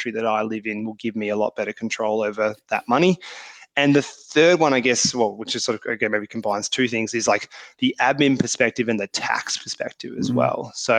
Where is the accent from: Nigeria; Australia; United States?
Australia; So obviously if it's in a bank account here in Australia, I've got access to it immediately.